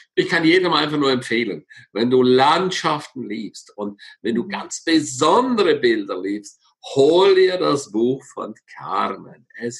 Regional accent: St. Moritz, Graubünden, Switzerland; ich liebe meine Heimat über alles, ich liebe St. Moritz über alles, und wo ich einfach denke, boah, was für eine göttliche, schöne Heimat.

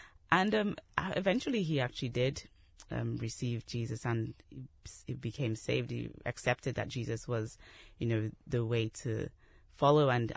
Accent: Nigeria; now in Dublin, Ireland; I'm originally from Nigeria, and I've lived in Ireland 17 years in Dublin.

